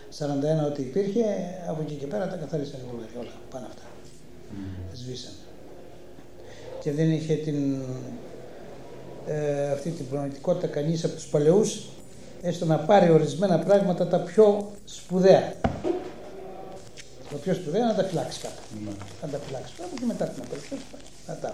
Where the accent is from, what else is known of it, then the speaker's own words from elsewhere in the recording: Sikorachi, Eastern Macedonia and Thrace, Greece; Διότι εγώ θυμάμαι από το χωριό μου, εμείς χορεύαμε πολλούς ποντιακούς χορούς.